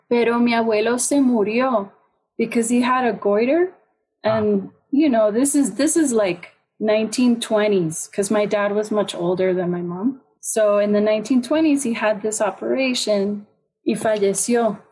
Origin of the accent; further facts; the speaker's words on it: Miami, Florida, United States; also born or lived in Puerto Rico; my dad got transferred to Miami. So I was born in Puerto Rico, and that's where all my family still is. But I grew up, like, school in Miami. But we went back and forth a lot.